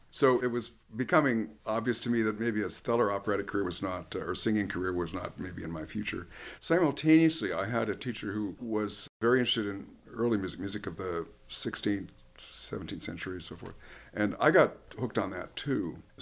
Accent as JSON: {"language": "English", "town": "Devils Lake", "region": "North Dakota", "country": "United States", "tie": "born or raised there", "said": "All right, so born and raised in Devil's Lake, North Dakota. Went to the University of North Dakota with the intention of becoming a high school music teacher."}